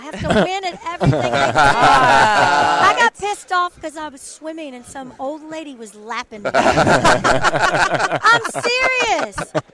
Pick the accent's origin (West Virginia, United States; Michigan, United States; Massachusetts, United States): West Virginia, United States; I mean, I'm the youngest of five from a small little town in the hills of West Virginia. I'm a hillbilly from West Virginia. I truly am. A coal miner's daughter.